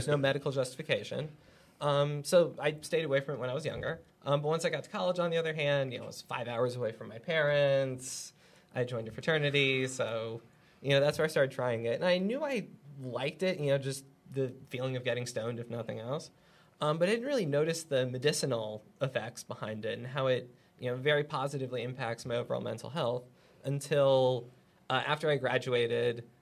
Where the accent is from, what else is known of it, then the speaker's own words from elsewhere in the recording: Houston, Texas, United States; also born or lived in Dallas; But I was born and raised in Houston, so H-Town till I drown, you know?